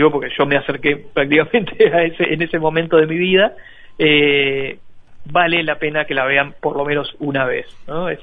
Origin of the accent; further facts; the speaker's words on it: Uruguay; Como uruguayos